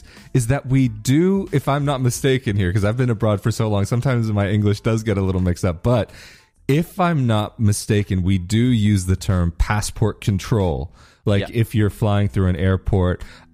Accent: United States; I hate to admit that as an American being in Italy, that I went to a McDonald's

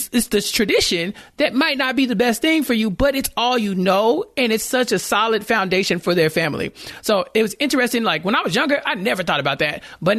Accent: Texas, United States; I'm from Texas. We eat pig feet here.

